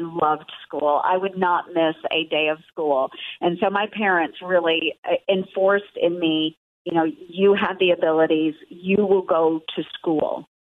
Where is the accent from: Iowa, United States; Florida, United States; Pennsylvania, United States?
Iowa, United States; especially where I'm from Southwest Iowa, a very rural county. We have just a little over 10,000 folks that live in my county. Most of them will reside in the county seat there where I live in Red Oak.